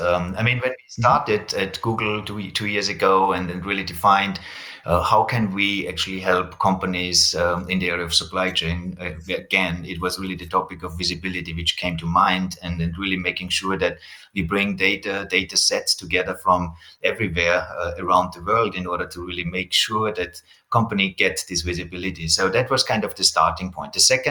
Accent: Austria; I come from Austria. That's very correct. Actually, I'm right now in Austria and I'm taking this recording here from Austria.

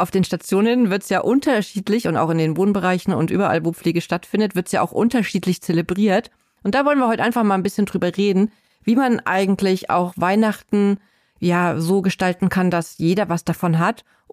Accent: Bavaria, Germany; Aber zumindest bei uns in Bayern war es ein Feiertag.

